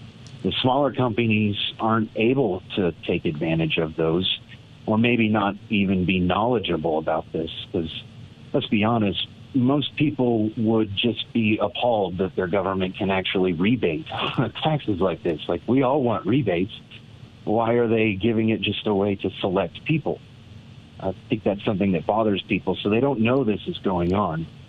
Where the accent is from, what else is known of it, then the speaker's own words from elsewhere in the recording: Niwot, Colorado, United States; I was raised in the Niwot area, so I'm familiar with that business park where Crocs has been thriving.